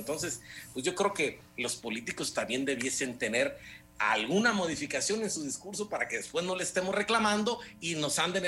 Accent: Mexico; seguimos siendo, creo, los mexicanos, personas nobles

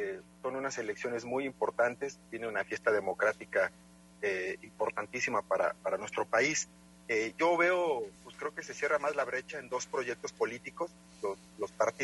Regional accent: Mexico; es acabar con toda esta ola de corrupción que nos ha ofendido como mexicanos.

